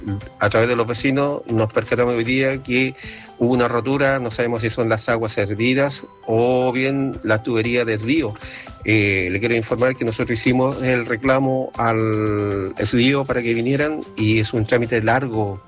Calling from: Los Ángeles, Biobío, Chile; nosotros somos de Villa Parque Nacional, acá de la ciudad de Los Ángeles

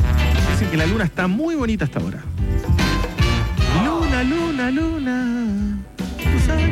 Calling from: Maipú, Santiago Metropolitan Region, Chile

